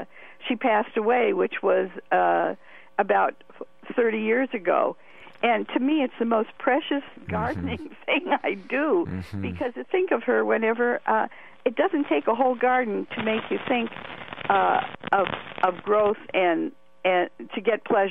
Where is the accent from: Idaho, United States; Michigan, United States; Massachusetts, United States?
Michigan, United States; Detroit; I'm from Detroit.